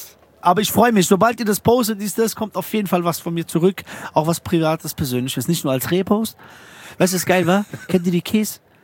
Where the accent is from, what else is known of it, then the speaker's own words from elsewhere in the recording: Frankfurt, Hesse, Germany; aber wir sind Frankfurter